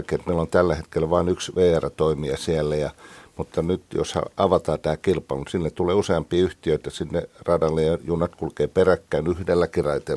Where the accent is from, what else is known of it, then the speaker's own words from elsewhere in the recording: Kouvola, Kymenlaakso, Finland; No itse tulen Kouvolasta ja asun rautateen lähelle